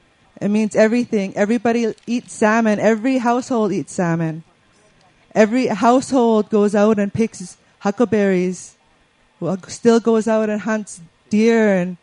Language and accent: English; British Columbia, Canada; I'm from the Sequatmoc territory in so-called British Columbia, Canada. We are mountain people. We depend on the mountains.